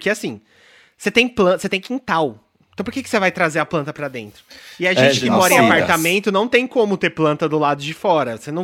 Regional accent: São Paulo, Brazil; born there; Eu nasci em São Paulo.

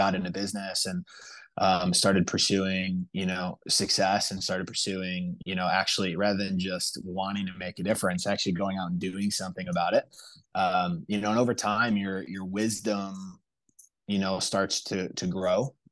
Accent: North Chicago, Illinois, United States; now in Idaho, United States; Well, so I live in Idaho now. I grew up in the Midwest, grew up in North Chicago.

